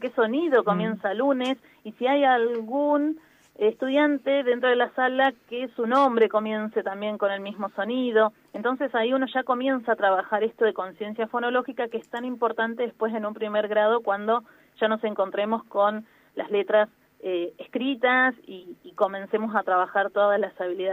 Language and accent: Spanish; Santa Rosa, La Pampa, Argentina; Soy de Santa Rosa.